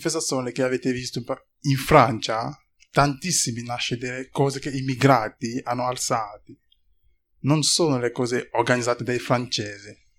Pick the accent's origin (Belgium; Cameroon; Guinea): Cameroon; Italian is a second language; now in Italy; vengo dal Camerun, e sono in Italia da 2 anni